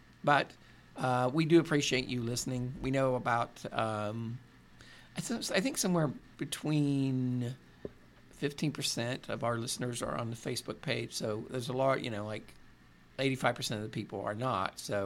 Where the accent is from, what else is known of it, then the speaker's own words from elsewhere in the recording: Kentucky, United States; Yeah, we're both from Kentucky, and we both live in Kentucky.